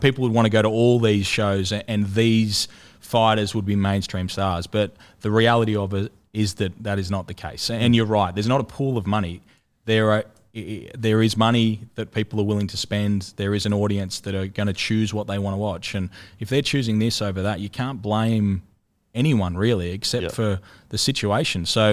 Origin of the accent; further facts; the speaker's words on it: Australia; But to be there as an Australian, as someone who knew Jeff Horn, who'd been on the journey with him for a long time